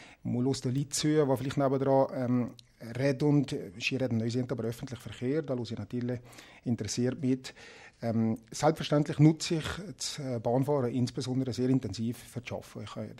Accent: Valais, Switzerland; Oder ursprünglich kommen wir eigentlich aus dem Elsass. Wir wissen nicht, woher wir kommen. Aber wir sind schon mehrere hundert Jahre hier im Wallis. Und darum, für mich ist das klar, meine Wurzeln sind eindeutig im Wallis. Und ich fühle mich hier wohl.

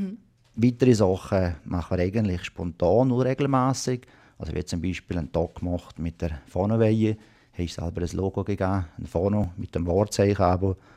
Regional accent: Valais, Switzerland

